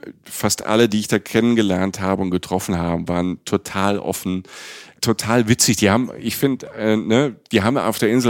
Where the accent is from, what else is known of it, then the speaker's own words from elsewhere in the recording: Germany; Und dann sagt, ja, ich komme aus Deutschland, ich wohne in Köln und bin hier, also ich besuche hier die Stadt quasi als Tourist.